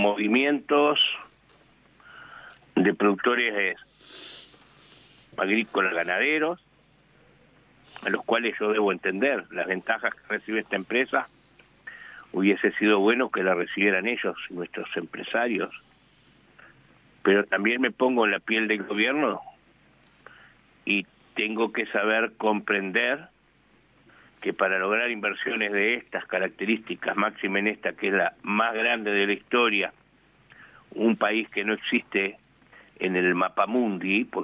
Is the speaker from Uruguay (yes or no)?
yes; Uruguay; así como los uruguayos, a través de lo que denominamos trazabilidad vacuna, esa caravanita que colocamos en la oreja de nuestros animales